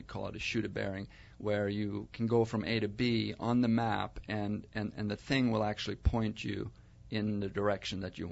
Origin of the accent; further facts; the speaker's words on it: Sweden; I grew up in Sweden, and the sport actually had its birthplace in Sweden.